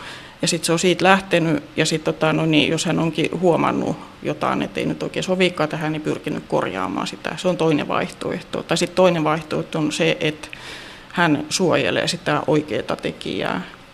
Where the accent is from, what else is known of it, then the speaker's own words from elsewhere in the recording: Turku, Southwest Finland, Finland; kun mä olen turkulainen, mä en ole edes porilainen.